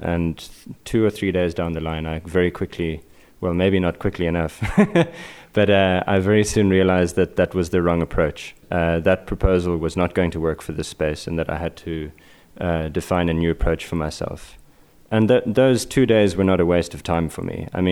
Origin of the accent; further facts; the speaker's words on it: Cape Town, Western Cape, South Africa; moved away as an adult; now in New York, United States; I'm from Cape Town in South Africa. I'm currently living in New York, in Brooklyn, where I've been for 2 years, but South Africa is my home and always will be.